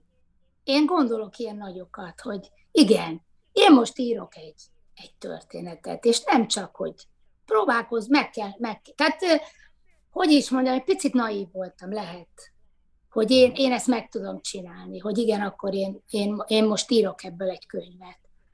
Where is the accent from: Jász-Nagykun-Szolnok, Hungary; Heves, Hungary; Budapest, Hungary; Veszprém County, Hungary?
Budapest, Hungary; én ilyen nagyon pesti vagyok, tehát itt születtem, és én néhány évet eltekintve tulajdonképpen itt éltem egész életemben